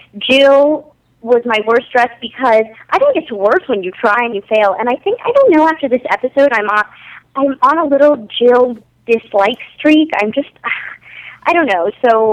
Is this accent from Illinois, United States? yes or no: no; New York, United States; I grew up on Long Island, too.